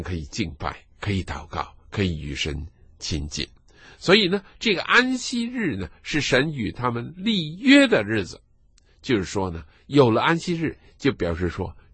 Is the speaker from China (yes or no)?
yes; China